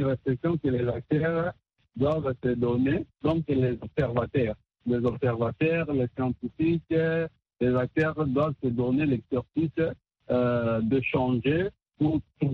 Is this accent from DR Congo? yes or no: yes; DR Congo; La plupart de nous, les Africains, et surtout chez nous au Congo, nous souhaitons.